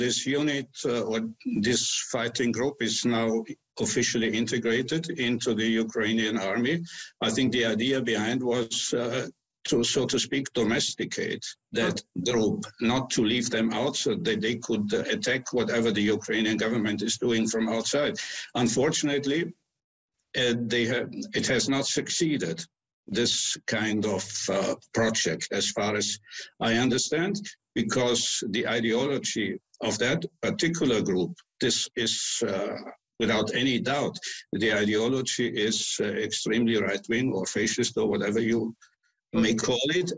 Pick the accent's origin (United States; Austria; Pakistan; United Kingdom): Austria; Tyrol; I am from Tyrol myself, as our Tyrolean brothers and sisters in Italy were concerned